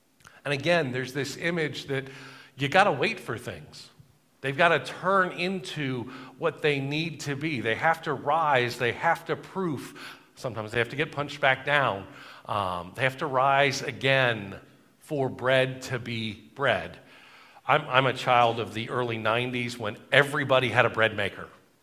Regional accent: the South, United States; I grew up in the South. Greens are a thing.

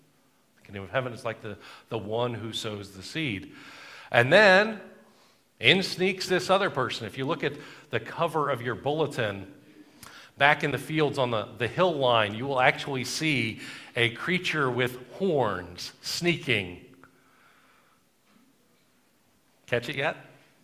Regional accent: the South, United States; I grew up in the South. Greens are a thing.

